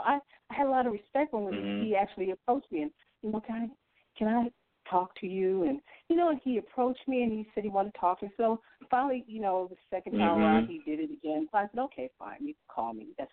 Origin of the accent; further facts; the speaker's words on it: Chicago, Illinois, United States; I'm from Illinois. Yeah, I'm in Chicago.